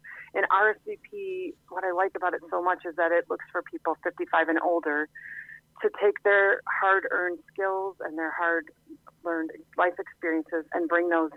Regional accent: Wisconsin, United States; I'm a Wisconsin girl, so I grew up in Wisconsin.

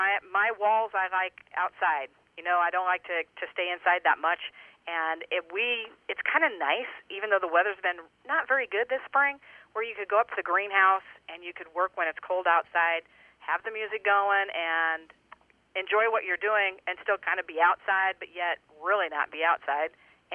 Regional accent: Riverton, United States; And, of course, my hometown is Riverton, go down in the southwest corner

